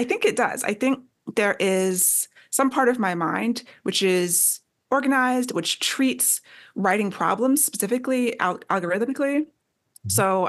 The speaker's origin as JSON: {"language": "English", "region": "Maryland", "country": "United States", "tie": "born or raised there", "lives_now": "Norfolk, United States", "said": "I moved from Maryland, where I grew up mostly, to Virginia. And I was living in Norfolk, Virginia, and didn't know anybody."}